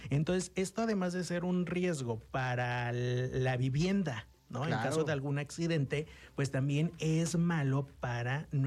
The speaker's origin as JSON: {"language": "Spanish", "country": "Mexico", "said": "Ustedes bien saben que nosotros como mexicanos en algún punto, pues hemos ocupado leña."}